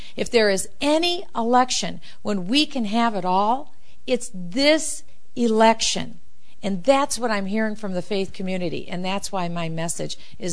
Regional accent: Iowa, United States; and this is how I intend to run the country, in a way that I grew up understanding here in Iowa. We were frugal, we were prudent

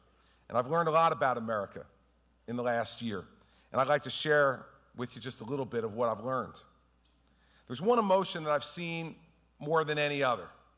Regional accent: New Jersey, United States; Don't they know I am from New Jersey? Man, this doesn't bother me one bit.

